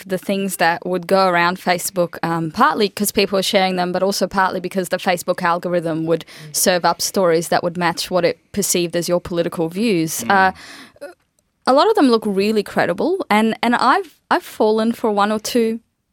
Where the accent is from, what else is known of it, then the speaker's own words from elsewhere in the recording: Egypt; I grew up in Egypt where fake news is very, very common